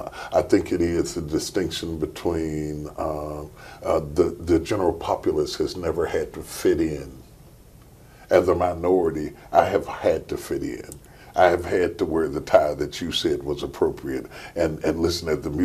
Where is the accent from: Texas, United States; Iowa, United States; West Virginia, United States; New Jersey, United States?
West Virginia, United States; I grew up in West Virginia where there's 5% black, and I'm used to being involved with all types, whites and blacks and whoever came along my path.